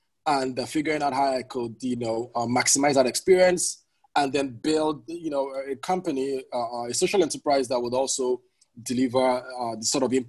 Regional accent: Nigeria; So honestly, a lot of the people that I looked up to in Nigeria were activists, right?

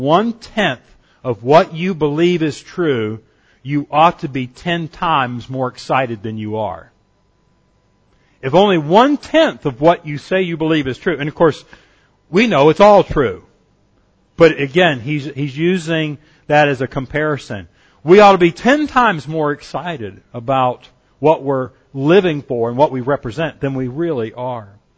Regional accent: the South, United States; I grew up in church. I grew up in the South. We went to Sunday school every single Sunday.

